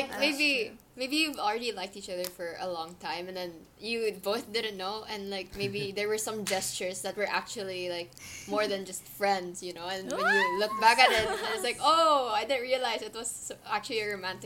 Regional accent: Philippines; So especially, you know, as traditional Filipino families, Asian families, we have our priorities set straight on our careers

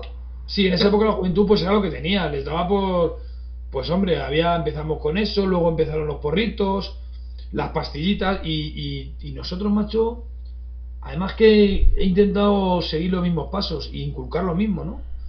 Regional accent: Torrejón de Ardoz, Community of Madrid, Spain; yo soy aquí de Torrejón de Ardoz, y en mi época estaba muy de moda el tema

